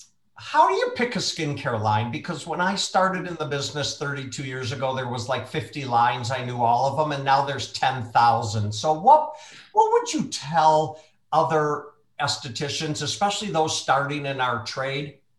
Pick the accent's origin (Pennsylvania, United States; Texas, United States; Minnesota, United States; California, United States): Minnesota, United States; Well, I'm growing up in Minnesota, this would have not been unusual for me, right?